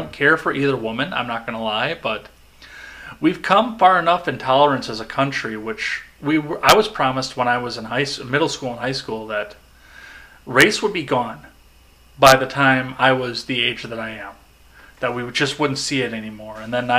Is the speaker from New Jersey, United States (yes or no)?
no; Wisconsin, United States; I'm from West Central Wisconsin in a very small town.